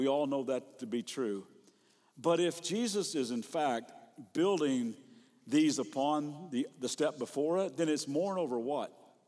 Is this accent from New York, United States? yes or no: no; Lexington, Kentucky, United States; I grew up in Lexington, Kentucky, horse farm, horse capital of the world.